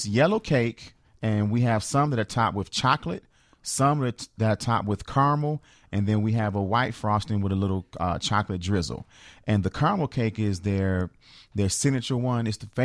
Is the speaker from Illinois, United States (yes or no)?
yes; Chicago, Illinois, United States; I grew up in South Shore.